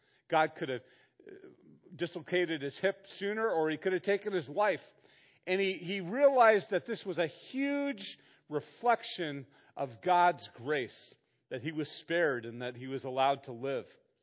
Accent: Santa Barbara, California, United States; I didn't have growing up in Santa Barbara, rather poor, and always wanted.

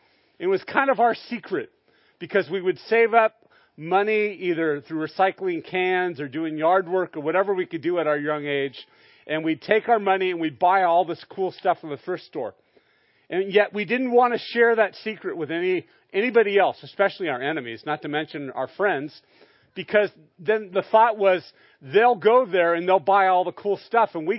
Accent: Santa Barbara, California, United States; I grew up in Santa Barbara, and I used to go to Hollister Street. Hollister Street was in Goleta

